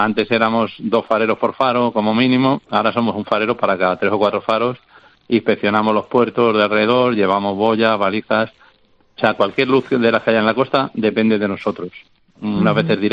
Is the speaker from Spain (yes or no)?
yes; Madrid, Community of Madrid, Spain; now in Carboneras, Spain; 29 años estamos aquí ya en Mesa Roldán y la verdad es que es muy diferente. Yo soy de Madrid, nosotros veníamos directamente de la época de la movida en Madrid con un bar de copas